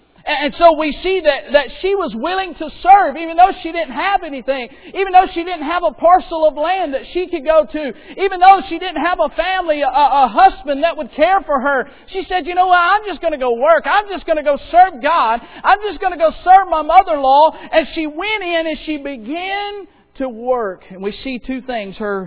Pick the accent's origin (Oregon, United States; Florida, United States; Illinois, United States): Florida, United States; I was raised in Florida. We were raised right behind, there was a cotton field, and then there was a wheat field.